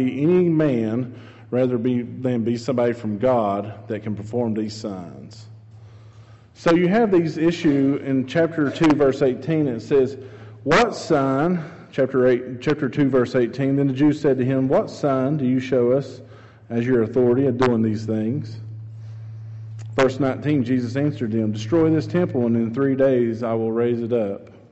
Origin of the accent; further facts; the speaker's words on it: West Virginia, United States; Steve is a West Virginia boy, so am I. I'm born and raised in West Virginia